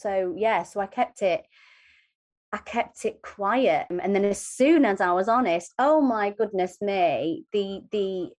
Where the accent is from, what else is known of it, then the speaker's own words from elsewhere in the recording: Kendal, North West England, United Kingdom; because I grew up in Kendal, there was very little opportunity at that time to get into acting